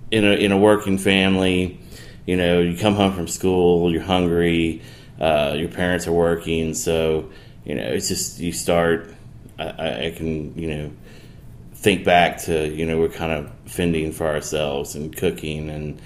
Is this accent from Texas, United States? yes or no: yes; Texas, United States; my roommate was a friend of mine that I grew up with in Texas.